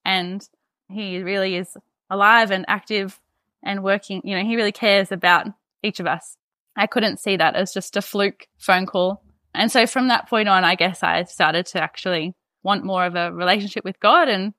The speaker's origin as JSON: {"language": "English", "town": "Moree", "region": "New South Wales", "country": "Australia", "tie": "born or raised there", "said": "So I grew up in Moree and I went to school in Armidale, and then I went to uni in Sydney."}